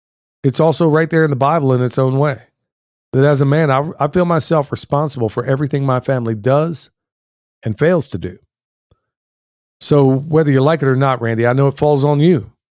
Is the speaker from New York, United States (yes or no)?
no; Pennsylvania, United States; I grew up in Pennsylvania, not far from Coatesville. That's where I'm originally from, y'all.